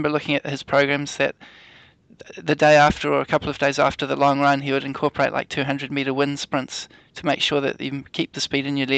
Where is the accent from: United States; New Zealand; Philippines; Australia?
New Zealand; I'm from New Zealand, so, he's like a god over here.